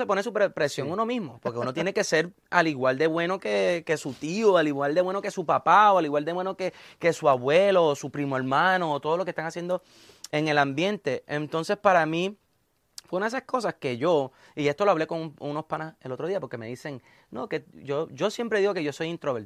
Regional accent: Philadelphia, Pennsylvania, United States; yo soy nacido en Filadelfia, brother. Yo nice. Vengo de una ciudad donde el fashion es en todas partes, el lado urbano, el lado, ¿sabes? Yo viví en el norte de Filadelfia

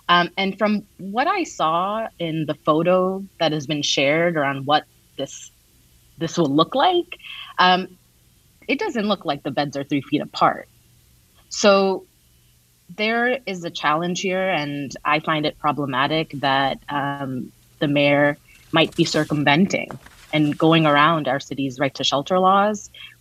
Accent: Kensington, New York, United States; I am a lifelong first-generation Bangladeshi Brooklynite. born in Kensington, which I now proudly represent.

